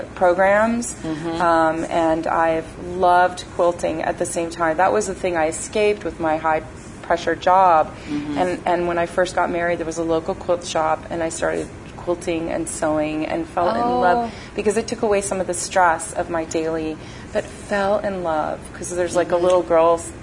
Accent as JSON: {"language": "English", "town": "Hollywood", "region": "California", "country": "United States", "tie": "born or raised there", "said": "And so I grew up in Hollywood, and my family very much encouraged the arts."}